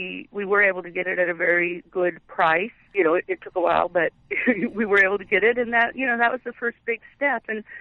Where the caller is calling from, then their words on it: Webster City, Iowa, United States; I'm calling from Webster City.